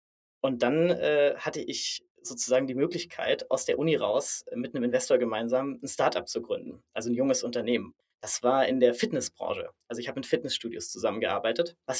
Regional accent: Baden-Württemberg, Germany; Ursprünglich komme ich aus dem südlichsten Punkt Deutschlands, vom Bodensee und bin dort aufgewachsen.

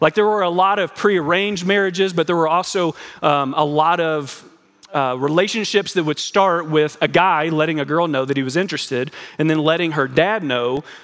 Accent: Kentucky, United States; I can appreciate this because I'm from Kentucky

